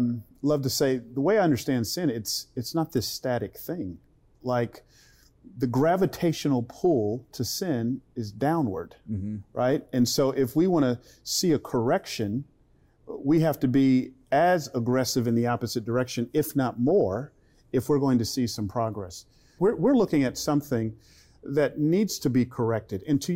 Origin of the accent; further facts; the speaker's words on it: Atlanta, Georgia, United States; you know, I grew up in Atlanta, their mayor, Keisha Lance Bottoms